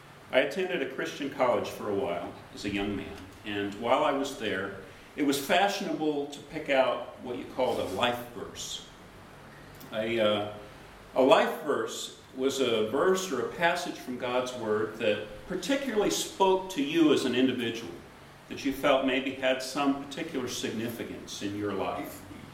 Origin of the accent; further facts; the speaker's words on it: Virginia, United States; And we come from Virginia. We didn't even know what thistles were.